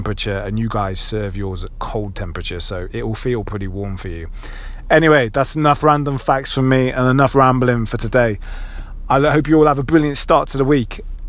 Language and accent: English; United Kingdom; now in United States; So the point is, it's crazy being British in America. And you all love my accent